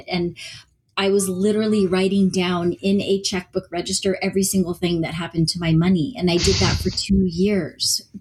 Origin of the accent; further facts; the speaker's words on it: Michigan, United States; now in Bay Area, United States; I grew up in Michigan, but I've lived in the Bay Area for the last 25 years.